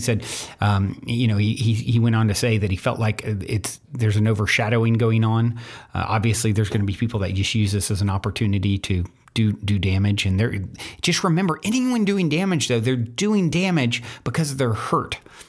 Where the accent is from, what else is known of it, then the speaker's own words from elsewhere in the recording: Virginia, United States; I grew up in Virginia where I saw a lot of this racism